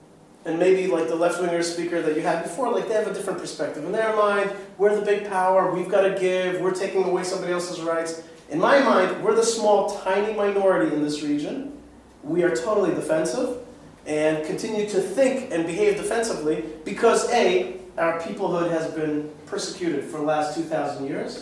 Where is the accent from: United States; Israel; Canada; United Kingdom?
Israel; Haifa, Haifa District; you asked. Where I'm originally from Haifa, Israel. My parents were Russian refuseniks.